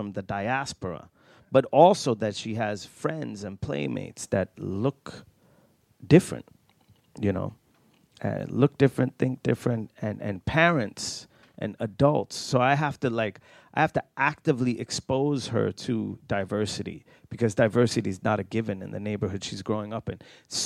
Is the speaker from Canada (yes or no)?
no; Lund, Skåne, Sweden; They're also a company founded in my hometown, Lund, which means a lot.